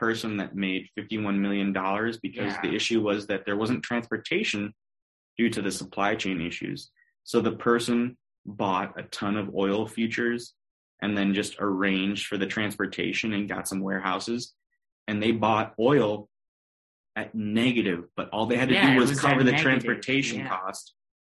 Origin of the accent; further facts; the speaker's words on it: United States; And as an American that uses dollars, I almost find that that's like foolish.